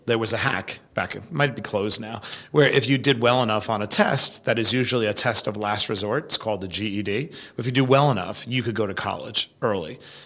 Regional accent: New York City, New York, United States; But so I grew up in Queens, New York, product of a single mother, in abject poverty

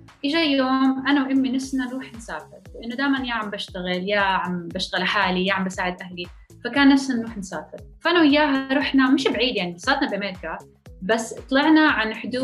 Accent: Jordan; also born or lived in France; انا جاي من هذا المجتمع. هلا انا اصلي اردنيه فلسطينيه، ولدانا بفرنسا بس عشت معظم حياتي معظم طفولتي بالاردن

